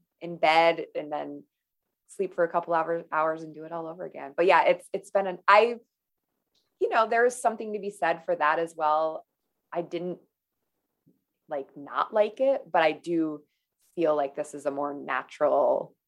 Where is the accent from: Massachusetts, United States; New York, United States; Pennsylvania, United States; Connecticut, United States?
New York, United States; Star Lake; I grew up in Star Lake, spent so much time in the city, and now I'm back.